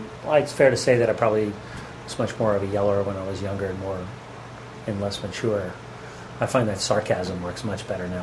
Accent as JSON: {"language": "English", "town": "Philadelphia", "region": "Pennsylvania", "country": "United States", "tie": "born there", "also_born_or_lived": "Texas / Houston / Tulsa / Nashville", "said": "I was born in Philadelphia. I was essentially an oil brat. I spent a lot of time moving around in various oil towns during the 70s, the boom years. I lived in Texas, Houston, and Tulsa, Oklahoma, Nashville, Tennessee, Atlanta, Georgia."}